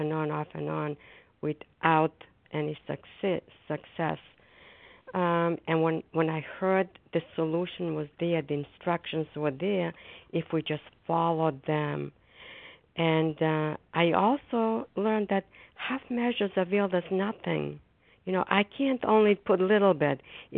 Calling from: Foxborough, Massachusetts, United States; I'm a grateful recovering compulsive overeater, and I'm calling from Foxborough, Massachusetts.

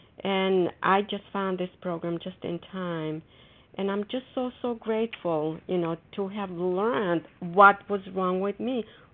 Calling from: Foxborough, Massachusetts, United States; I'm calling from Foxborough, Massachusetts.

